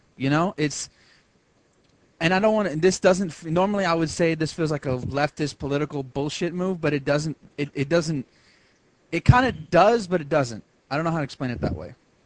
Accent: Texas, United States; I'm from Texas. I don't give a shit.

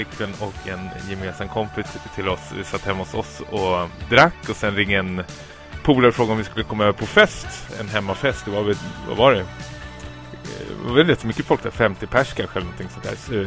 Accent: Stockholm, Stockholm County, Sweden; Jag kom från Sverige. Var ifrån Sverige? Stockholm

